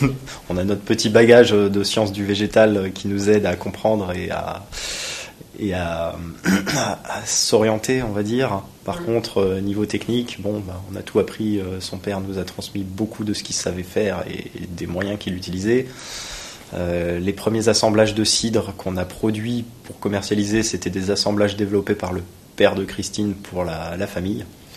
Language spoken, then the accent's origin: French; Grand Est, France; born there; Donc, je suis né en Alsace, dans la région viticole, à la porte de la route des vins.